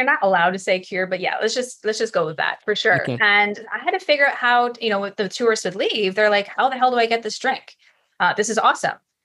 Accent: Canada; Yeah, I'm Canadian. Exactly.

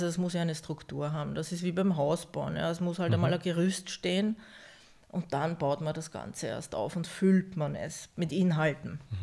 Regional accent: Baden, Lower Austria, Austria; die Geschichte meiner Heimatstadt Baden

